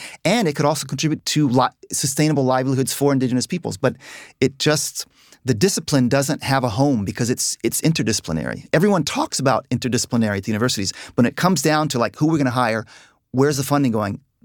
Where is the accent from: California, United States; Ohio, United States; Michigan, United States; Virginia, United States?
Virginia, United States; it was like being in Virginia. We grew up on the Chesapeake Bay, hunting, fishing, crabbing, boating. I felt like I was reliving my childhood.